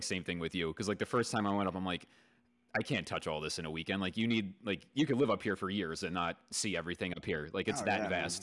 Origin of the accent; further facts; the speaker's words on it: Long Island, New York, United States; I mean, I'm from Long Island.